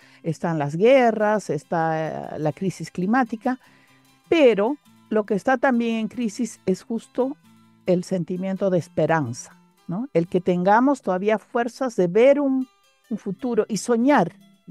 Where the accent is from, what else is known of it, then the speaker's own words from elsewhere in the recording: Cusco, Peru; quechua, soy del Cusco.